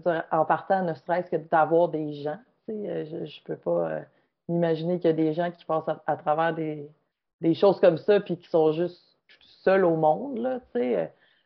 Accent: Quebec, Canada; on vient de l'Abitibi, là, quand même, nos amis ne sont pas à 2 rues de chez nous.

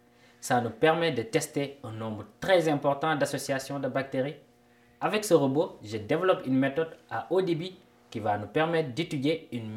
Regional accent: Senegal; Je viens du Sénégal, un pays en Afrique de l'Ouest

